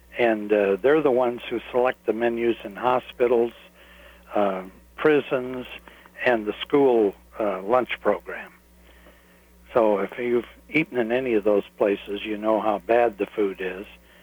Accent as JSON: {"language": "English", "region": "Iowa", "country": "United States", "tie": "born or raised there", "said": "I must confess that I started fluoridation in my hometown in Iowa. I've been trying to get it unfluoridated ever since then, but there's too much money on the other side, and I no longer live there, so I don't count."}